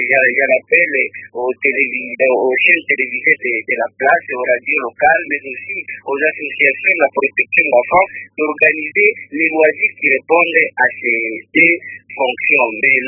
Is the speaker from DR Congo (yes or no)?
yes; Bukavu, South Kivu, DR Congo; Je donne un exemple ici chez nous à Bukavu